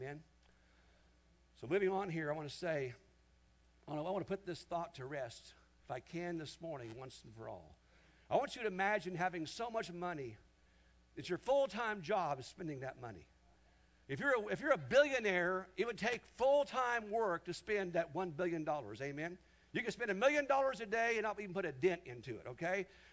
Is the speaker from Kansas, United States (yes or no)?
yes; Kansas, United States; In my youth group, growing up in Kansas in the 70s, we heard a lot of sermons about left behind